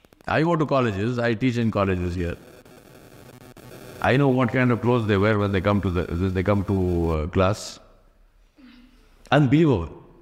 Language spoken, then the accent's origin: English; India; Same thing in India, I am from India, same thing in India.